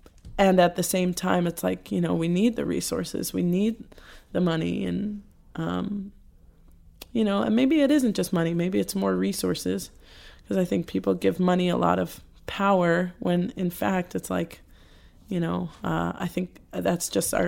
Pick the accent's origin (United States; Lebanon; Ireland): United States; New Jersey; also born or lived in Queens, New York; Queens, New York. Moved to New Jersey when I was five.